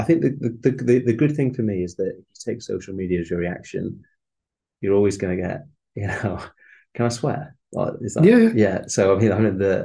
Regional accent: Blackpool, North West England, United Kingdom; I grew up in Blackpool

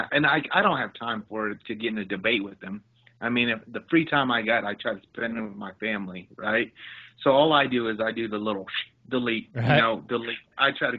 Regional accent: Nebraska, United States; now in Denver, United States; I'm originally from Nebraska. I'd like to show him, you know, where I grew up at and how did a kid like me end up in Denver fighting

